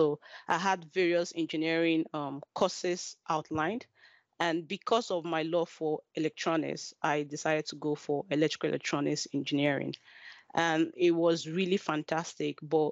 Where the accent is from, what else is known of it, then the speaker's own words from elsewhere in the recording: Nigeria; went back to Nigeria, because I'm from Nigeria and born and raised in Nigeria.